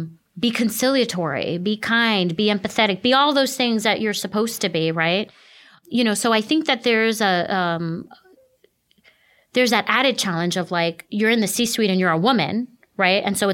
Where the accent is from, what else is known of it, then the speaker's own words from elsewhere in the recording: United States; moved away as an adult; now in Puerto Rico; I'm going to go live mm-hmm. in a Caribbean country after being born and raised in the States for all these years.